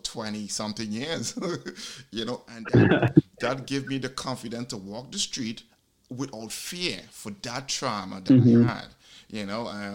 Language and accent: English; Brooklyn, New York, United States; when I was small, growing up in East New York, Brooklyn, a really tough neighborhood.